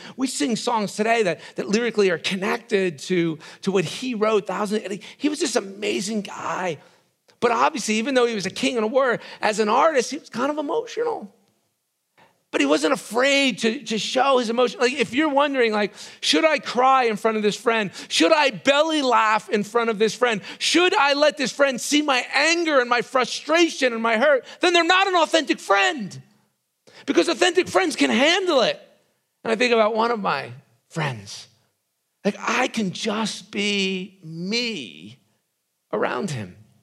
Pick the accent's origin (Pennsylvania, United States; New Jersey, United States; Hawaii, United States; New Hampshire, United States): New Jersey, United States; I grew up in a Italian family on the East Coast. We kissed everybody.